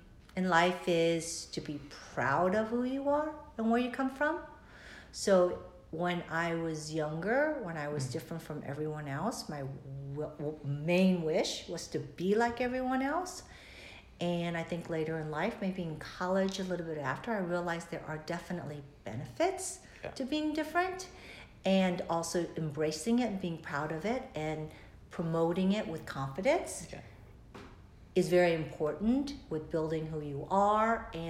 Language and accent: English; South Korea; English is a second language; now in United States; even though I was very poor growing up in Korea, I was fairly smart and streetwise, and so I was one of the popular girls, I would say, in Korea. Then I came to the States, I couldn't communicate